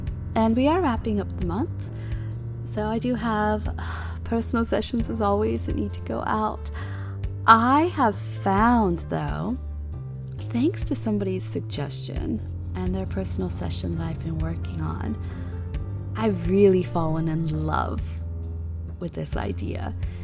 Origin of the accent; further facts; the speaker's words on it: United States; now in United Kingdom; I know I sound like an American. I am an American. Actually, I'm a dual citizen of America and a European country. And I also live in the UK.